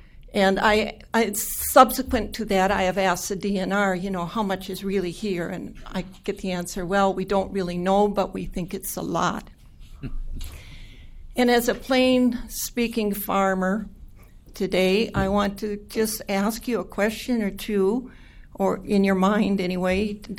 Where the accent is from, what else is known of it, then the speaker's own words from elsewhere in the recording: Minnesota, United States; I am from Karst Country, from beautiful southeastern Minnesota, and from the tropical sector of the state.